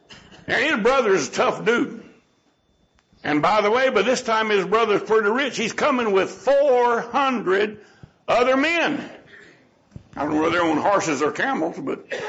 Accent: United States; born there; And then, I tell you what, I was born in America.

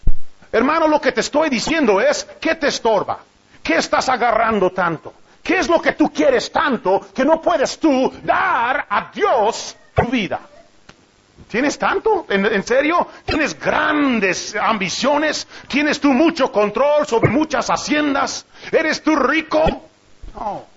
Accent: United States; Spanish is a second language; Pues yo soy de Estados Unidos y en Estados Unidos la gente tiene muchas cosas.

